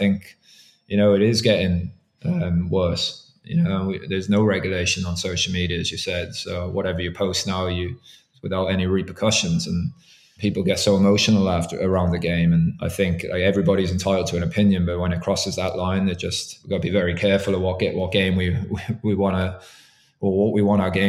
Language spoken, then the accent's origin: English; Ireland; because predominantly you do, as Irish officials, we do the English French games for neutrality purposes.